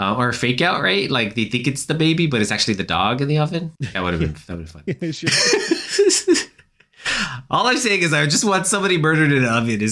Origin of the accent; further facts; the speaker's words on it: United States; Maybe this is a cultural thing, you know, like maybe as an American, I assume all media to be very violent and extreme in its nature.